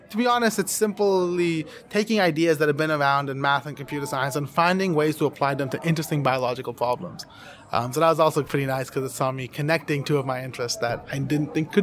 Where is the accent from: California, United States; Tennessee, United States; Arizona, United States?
Tennessee, United States; Knoxville; And then I did some class at the University of Tennessee as well, my hometown.